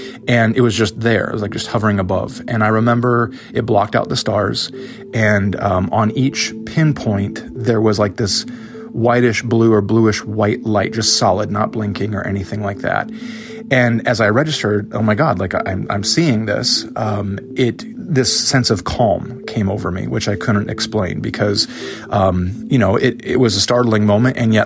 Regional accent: Iowa, United States; now in Erie, United States; I live in Erie, Pennsylvania, and I'm originally from Iowa

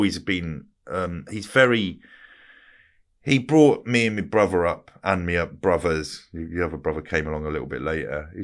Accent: Plymouth, South West England, United Kingdom; born there; Well, I was born in Plymouth originally. I was born in Plymouth at the end. It was not originally.

